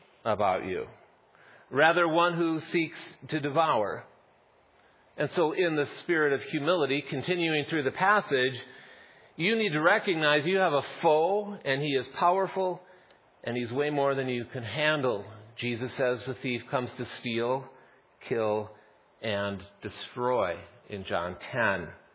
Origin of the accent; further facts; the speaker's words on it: Minnesota, United States; accent: Minnesota; Okay, I'll get all the laughs now with my Minnesota accent.